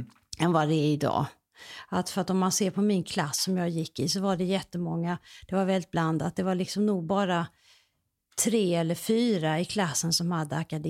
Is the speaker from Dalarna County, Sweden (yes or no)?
no; Limhamn, Skåne, Sweden; Alltså jag flyttade ju från Limhamn sen när jag var typ 20. Sen bodde jag in i stan på lite olika ställen.